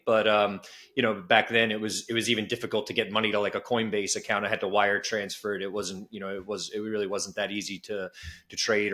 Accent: New York, United States; And also understanding hip hop growing up in New York.

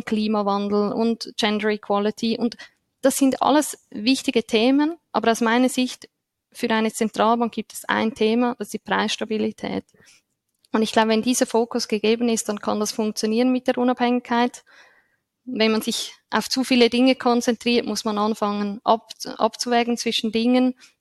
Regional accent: Switzerland; wenn man das als Schweizer so sagen darf.

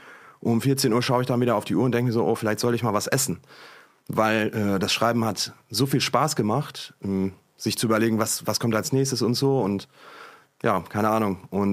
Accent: Hamburg, Germany; ich komme aus Hamburg.

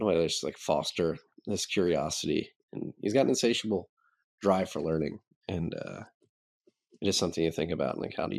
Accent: Pennsylvania, United States; Josh Shapiro, governor of the state that I live in, my home state, pushing back, suing the federal government

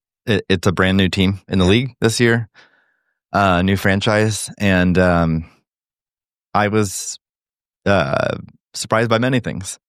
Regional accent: Iowa, United States; She grew up like 10 miles from where I grew up in Iowa.

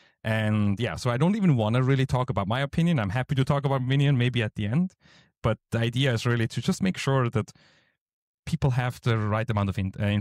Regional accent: Switzerland; English is a second language; I am from Switzerland in the end, to be neutral and just explain technically.

